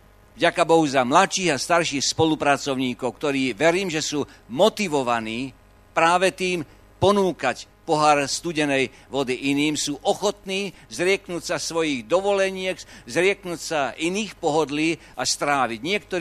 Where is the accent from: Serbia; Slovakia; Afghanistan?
Serbia; Vojvodina; pomaly 10% alebo aj viacej 12% návštevníkov sme z Dolnej Zeme.